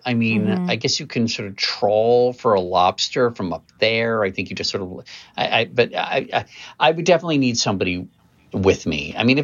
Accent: Maryland, United States; Okay, I'm from Maryland, and I don't remember any bombing.

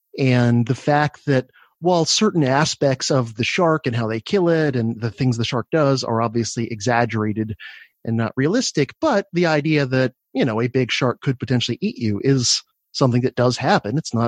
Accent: Florida, United States; And I grew up in Florida, so guess what? I'm in and around the water all the time from the time I'm a toddler.

